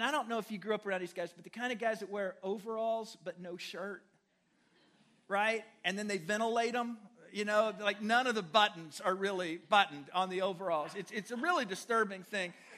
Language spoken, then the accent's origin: English; Du Quoin, Illinois, United States; I grew up in DuQuoin, Illinois, but I grew up in town.